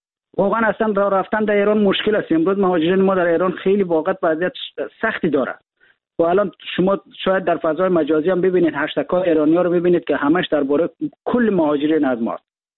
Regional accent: Afghanistan; ما میخوایم خودمونو مثلا به عنوان یک افغانستانی خودمونو معرفی کنیم

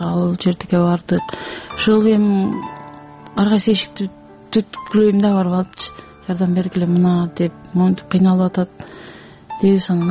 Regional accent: Naryn, Naryn Region, Kyrgyzstan; мен азыр Нарындан, өзүм Нарындыкмын

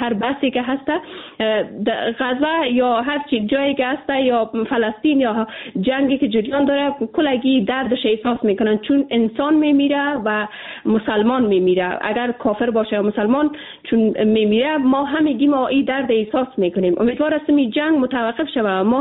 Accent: Afghanistan; ما به عنوان یک افغان

